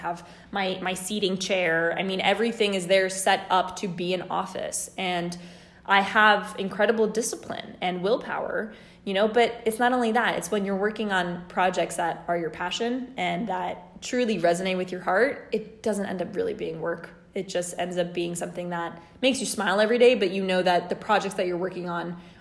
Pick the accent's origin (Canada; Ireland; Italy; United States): Italy; Rome, Lazio; I'm currently from Rome, Italy, and that's where I'm at right now.